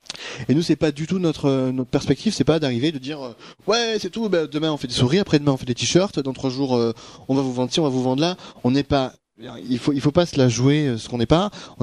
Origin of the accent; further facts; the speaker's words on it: France; Et c'est dans un contexte légal qui n'est pas le même que chez nous en France.